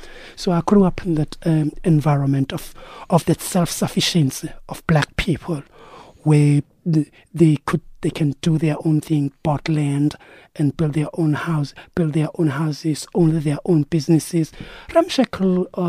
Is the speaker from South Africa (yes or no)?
yes; Claremont, KwaZulu-Natal, South Africa; Originally, I'm from the Durban, Claremont. It's west of Durban, some 23 km off West Durban, bordering Westerville. It's a place where black people bought their own land, built and their own houses.